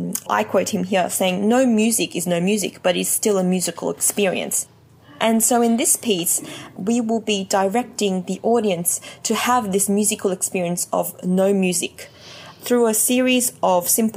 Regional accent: Australia; now in Paris, France; I'm a violinist from Australia.

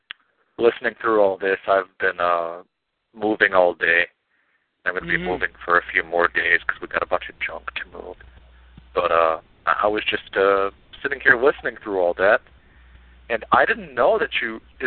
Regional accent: Illinois, United States; I used to see them around my hometown. When I lived in Southern Illinois...

